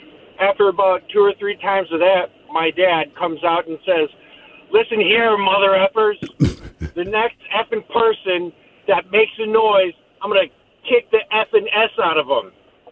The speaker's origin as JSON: {"language": "English", "region": "Illinois", "country": "United States", "tie": "born or raised there", "said": "So, I had Leon Spinks as a neighbor when I was growing up in Illinois."}